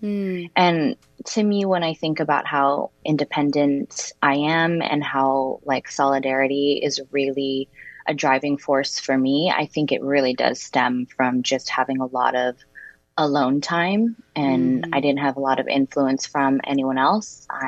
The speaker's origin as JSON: {"language": "English", "town": "Waco", "region": "Texas", "country": "United States", "tie": "born or raised there", "also_born_or_lived": "Hawaii", "said": "I was born in Hawaii. And then when my mom decided to move us to Texas, I don't think I was more than two."}